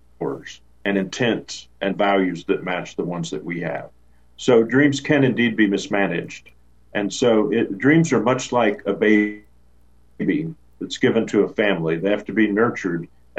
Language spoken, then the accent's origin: English; the South, United States; I was raised in the South by Southern parents